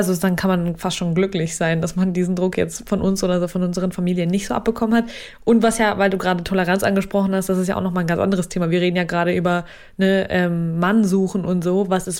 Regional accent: Saint Petersburg, Russia; Und dann meinte er so, woher kommst du genau? Und ich war so, St. Petersburg.

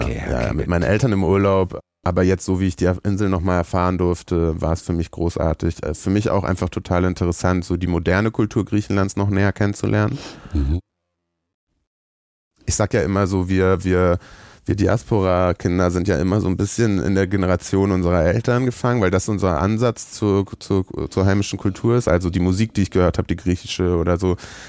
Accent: Germany; Aber für mich war der Punkt, dass ich gesagt habe, ich bin Deutscher

